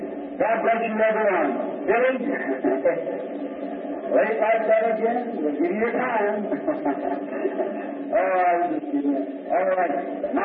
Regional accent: Ireland

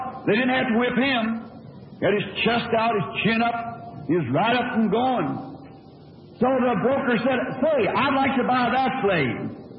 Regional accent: the South, United States; I'm a Southerner.

